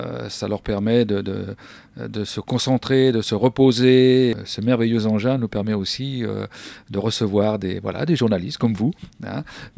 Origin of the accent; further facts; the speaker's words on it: France; Je suis français